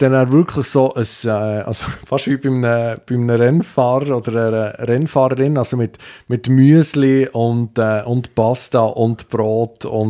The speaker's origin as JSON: {"language": "German", "country": "Switzerland", "said": "als Schweizer"}